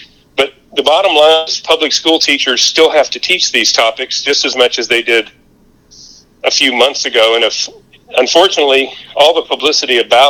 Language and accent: English; Alabama, United States; I know that when I was growing up in North Alabama, I took a class where we learned about Marxism and Leninism